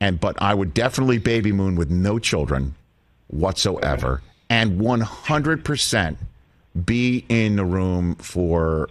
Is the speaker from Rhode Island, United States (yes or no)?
no; Staten Island, New York, United States; I didn't know about the hockey, and I'm from Staten Island.